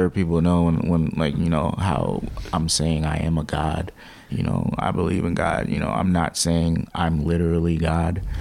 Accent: Fairfield, United States; I'm from Fairfield, you know, I just spelled it F-A-I-R-A-O-H, Fairfield.

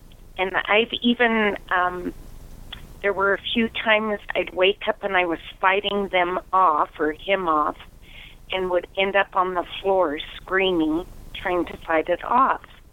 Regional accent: Billings, Montana, United States; Hi, Danielle. … I'm from Billings.

